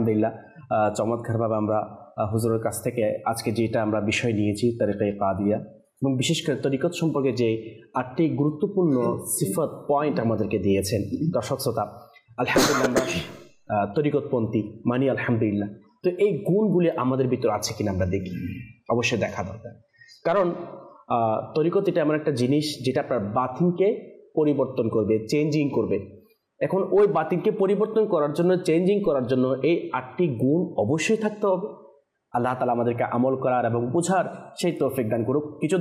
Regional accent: Chittagong, Chittagong Division, Bangladesh; আমার বাড়ি যেহেতু চট্টগ্রামে

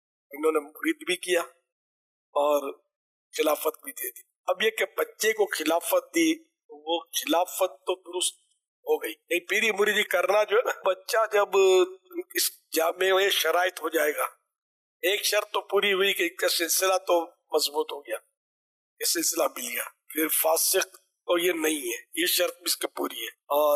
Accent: Lahore, Punjab, Pakistan; میرا تعلق لاہور سے ہے،

